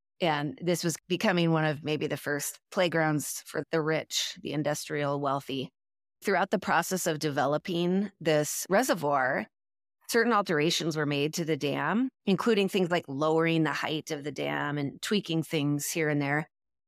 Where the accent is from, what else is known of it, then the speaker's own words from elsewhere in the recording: West Coast, United States; also born or lived in Rocky Mountains; Growing up on the West Coast and the Rocky Mountains, not being geographically close to Pennsylvania, where this occurred, it made me think that, well, maybe I'm just not in the loop.